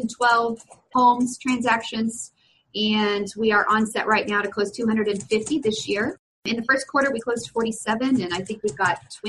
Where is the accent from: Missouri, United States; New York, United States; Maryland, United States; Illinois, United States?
Missouri, United States; Springfield; So like Joe said … I'm from Springfield, Missouri.